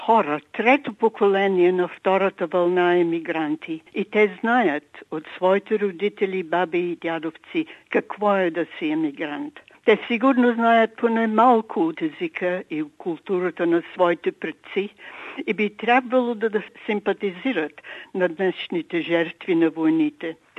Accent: Sofia, Sofia City, Bulgaria; born there; Аз съм родена в София, но баба ми беше в село Писарово, до Плевен, близо до Плевен.

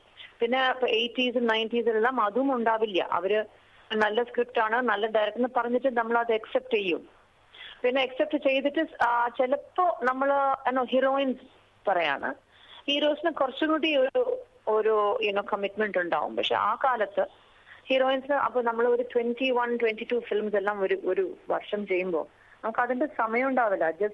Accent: Chennai, Tamil Nadu, India; നമ്മള് ഞാൻ പഠിച്ചത് വളർന്നത് എല്ലാം മദ്രാസിലായിരുന്നു.

